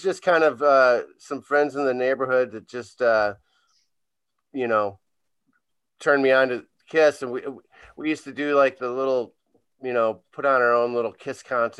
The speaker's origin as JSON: {"language": "English", "town": "St. Louis Park", "region": "Minnesota", "country": "United States", "tie": "born or raised there", "also_born_or_lived": "Edina", "said": "I'm from Minneapolis or St. Louis Park in Edina. I grew up there. And so I lived in Minnesota my whole life."}